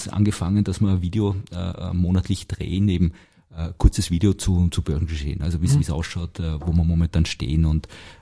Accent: Gmunden, Upper Austria, Austria; Man hört es ja, ich bin aus Oberösterreich, bin aus Gmunden am Traunsee, Salzkammergut

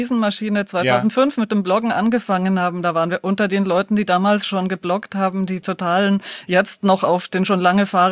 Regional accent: Deggendorf, Bavaria, Germany; Na, in Niederbayern, in Deggendorf.

